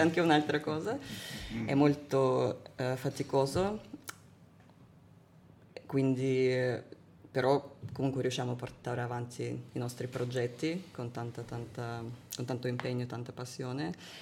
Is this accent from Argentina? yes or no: no; Russia; Italian is a second language; moved away; quando sono partita dalla Russia, ho partito per diversi tanti ragioni, ma anche per il fatto che capivo che come sono fatta io non posso vivere purtroppo nel mio paese e questo... è molto triste, e poi tutta la mia famiglia è in Russia